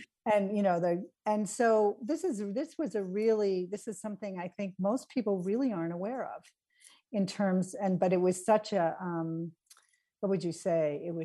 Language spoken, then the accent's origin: English; New England, United States; So, and at the time, for me, I'm from New England, right?